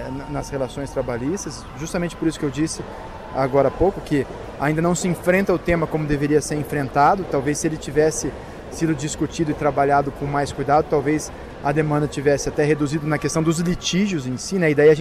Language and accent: Portuguese; Campinas, São Paulo, Brazil; especialmente lá na minha cidade, né? No Clube Campineiro de Regatas e Natação, e também tive no Clube Cultura em Campinas